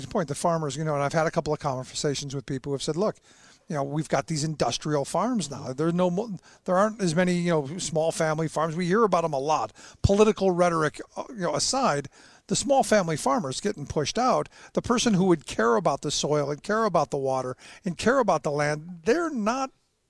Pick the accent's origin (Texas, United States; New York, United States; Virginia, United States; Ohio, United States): Ohio, United States; Cleveland; I mean, I grew up in Cleveland, mm-hmm. Home of the Clean Water and Air Act.